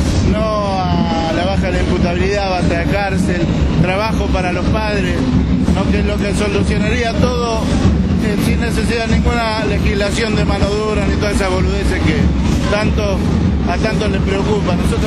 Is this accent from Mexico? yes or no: no; Villa Fiorito, Buenos Aires Province, Argentina; Nosotros somos de Villa Fiorito, así que sabemos de qué hablamos cuando hablamos de pobreza